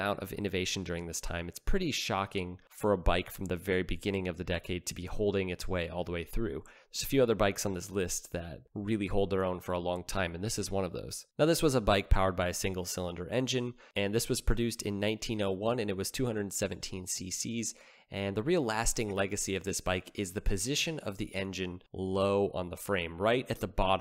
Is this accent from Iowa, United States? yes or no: yes; Iowa, United States; back at the National Motorcycle Museum in my home state of Iowa.